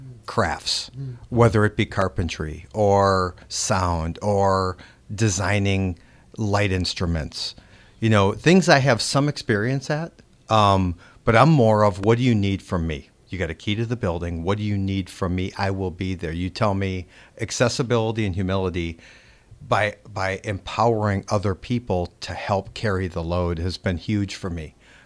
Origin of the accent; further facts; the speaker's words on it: Appleton, Wisconsin, United States; And we're both from Appleton, Wisconsin, went to high school, like I said, together.